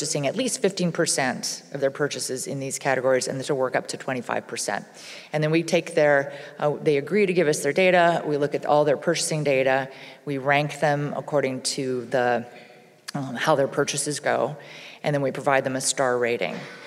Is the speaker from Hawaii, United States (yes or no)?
yes; Hawaii, United States; I'm from Hawaii.